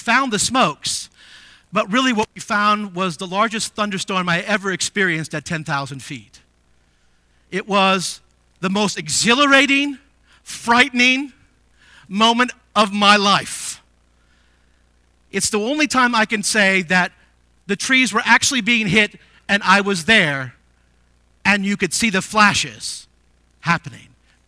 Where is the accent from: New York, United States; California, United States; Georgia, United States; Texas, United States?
California, United States; Visalia; Growing up in California, I grew up in the San Joaquin Valley of California, a town called Visalia.